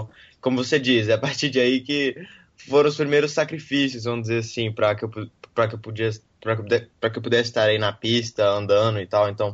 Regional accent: Belo Horizonte, Minas Gerais, Brazil; eu sou de Belo Horizonte, eu também comecei a correr em Belo Horizonte, tudo, vivi toda, praticamente toda a minha infância lá.

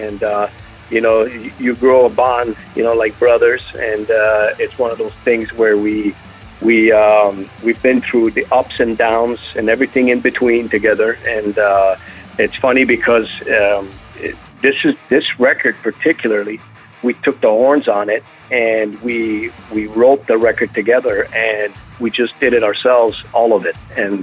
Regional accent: Montreal, Quebec, Canada; I'm originally from Montreal.

